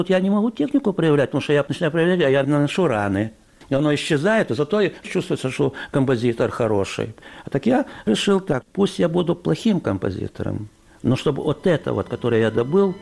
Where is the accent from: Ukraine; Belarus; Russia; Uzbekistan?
Ukraine; Kyiv; Я днепровский. Дело в том, что все детство тут